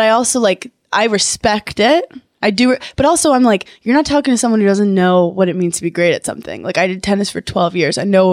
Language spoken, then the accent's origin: English; Brooklyn, New York, United States; I'm from Brooklyn, New York.